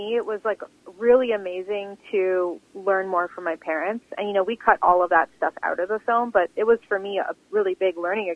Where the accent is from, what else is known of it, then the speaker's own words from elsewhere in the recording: Canada; now in Philippines; Like I live in that culture, but at the same time, I'm from Canada. And so when I'm in the Philippines